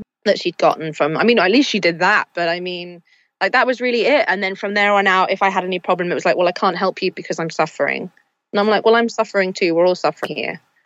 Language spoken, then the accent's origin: English; Wales, United Kingdom; I grew up in South Wales, and I went to university, my first year of university, actually, I was based in Reading.